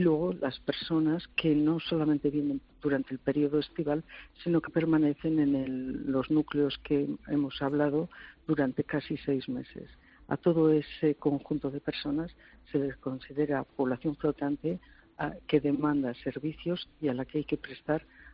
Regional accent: Castile and León, Spain; nosotros como castellanos tenemos una capacidad de adaptación al medio increíble

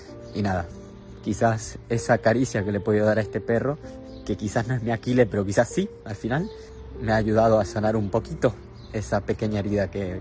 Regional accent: Argentina; un perro con el que me crié en Argentina. Es un golden, era un golden retriever, un perro hermoso. Y no lo pude despedir del todo porque soy inmigrante y lo tenía a 10.000 kilómetros.

